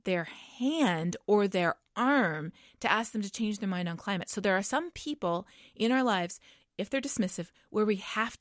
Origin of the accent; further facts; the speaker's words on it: Canada; Well, I am a Canadian, if you couldn't tell already. And growing up in Canada, I did not know that there were large amounts of people in the world